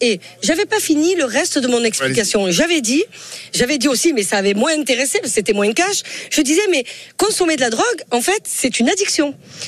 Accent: Marseille, Provence-Alpes-Côte d'Azur, France; Moi, à titre personnel, en tant que Marseillaise, très fière.

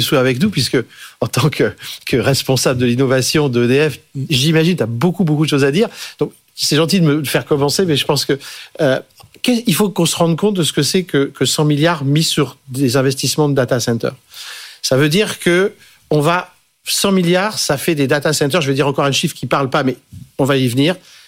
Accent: France; moi, en tant que Français, je suis assez fier.

